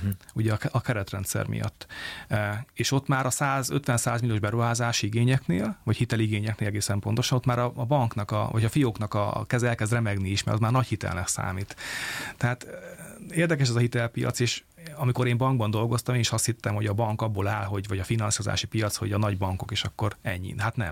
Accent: Magyardécse, Bistrița-Năsăud, Romania; mi Besztercén születtem, Besztercé Naszód, és ez egy 100 település egyébként eredendően

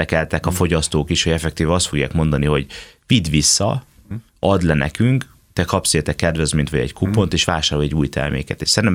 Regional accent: Germany; a gyermekkoromat erdő mellett Németországban nőhettem fel

